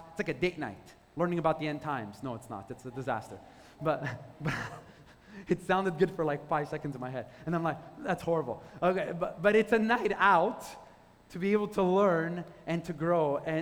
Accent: Quebec, Canada; growing up in Quebec, this is something that for most people, like, never be possible.

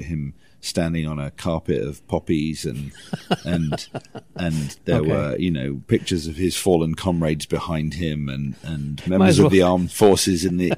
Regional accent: Wales, United Kingdom; So to give you the sort of the quick version of it, I grew up in Pembrokeshire, Southwest Wales.

